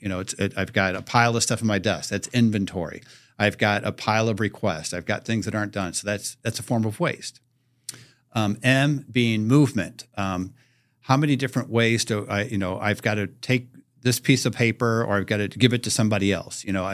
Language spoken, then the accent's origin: English; Midwest, United States; I come from the Midwest.